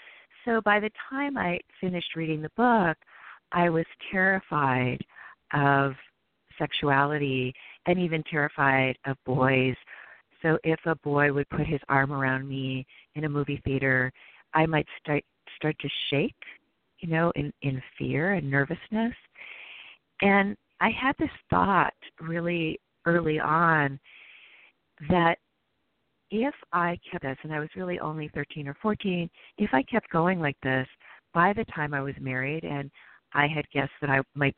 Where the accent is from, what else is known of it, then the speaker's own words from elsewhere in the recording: Midwest, United States; You know, I was raised in the Midwest, and I was raised very Catholic